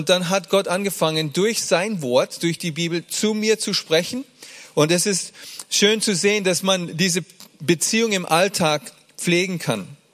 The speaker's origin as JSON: {"language": "German", "region": "Bavaria", "country": "Germany", "tie": "born or raised there", "said": "Wir sind ja in Bayern aufgewachsen"}